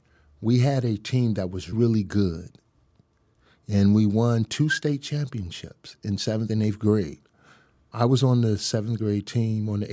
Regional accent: Phoenix, Illinois, United States; I grew up here in the south suburbs of Chicago, Phoenix, village, little area, 9 blocks, as we say now. And right next to Harvey, Illinois, and in between South Holland.

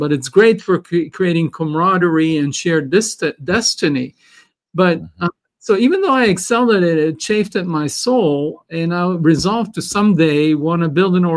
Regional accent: Israel; English is a second language; So I was born and raised in Israel, a war-torn part of the world.

